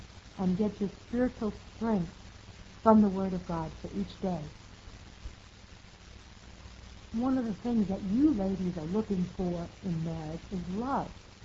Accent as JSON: {"language": "English", "region": "New York", "country": "United States", "said": "I had to. I was from New York, and I didn't know how to cook beans with bacon in it and different things like that."}